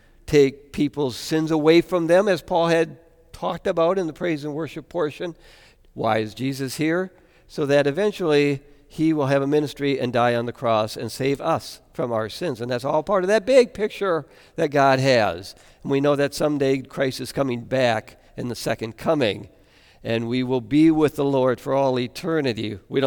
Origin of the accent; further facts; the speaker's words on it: Antigo, Wisconsin, United States; I think of Antigo, Wisconsin. That's where I was born. That's my hometown.